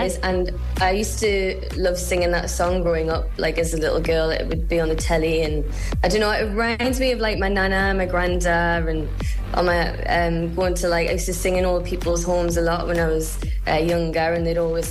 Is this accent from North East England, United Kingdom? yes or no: yes; South Shields, North East England, United Kingdom; I'm from South Shields and we've got the best seaside.